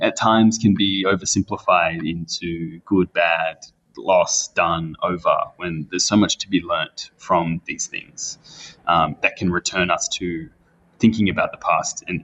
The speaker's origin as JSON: {"language": "English", "town": "Redfern", "region": "New South Wales", "country": "Australia", "tie": "born or raised there", "said": "both growing up in Redfern, living on the block, going to Murrawina"}